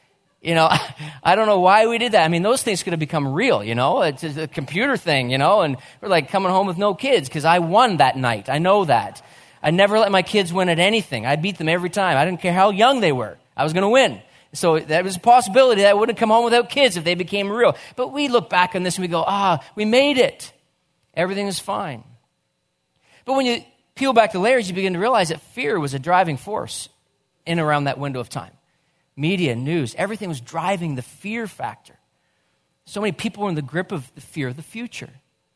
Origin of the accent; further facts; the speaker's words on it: New Brunswick, Canada; I grew up in New Brunswick. We only had one channel, Channel 6.